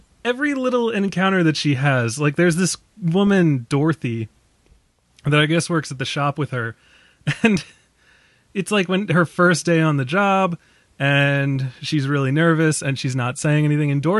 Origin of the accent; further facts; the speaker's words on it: Ireland; I'm from Ireland.